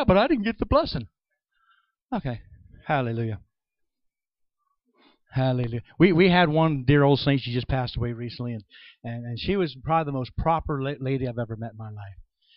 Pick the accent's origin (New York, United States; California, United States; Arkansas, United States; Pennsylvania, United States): New York, United States; I'm the kind of guy, I guess I'm from the show me state, I guess. I'm actually from New York.